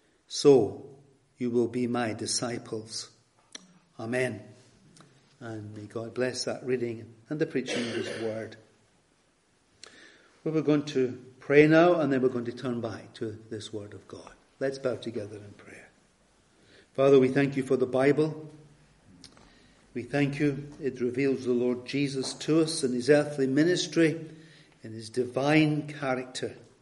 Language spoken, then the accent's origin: English; Scotland, United Kingdom; You probably know from my accent that I hail from Scotland.